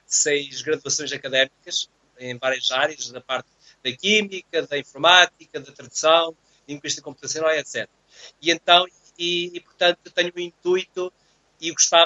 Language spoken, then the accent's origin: Portuguese; Cantanhede, Coimbra, Portugal; now in Porto, Portugal; eu sou de Cantanhede, de Coimbra, e eu sou efetivo na escola aqui no Porto.